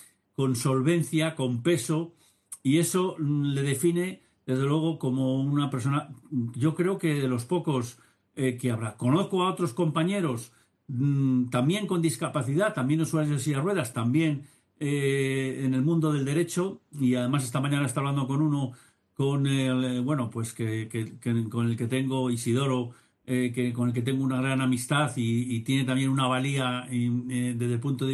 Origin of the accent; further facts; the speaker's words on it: Valladolid, Castile and León, Spain; Yo, como sabes, soy de Valladolid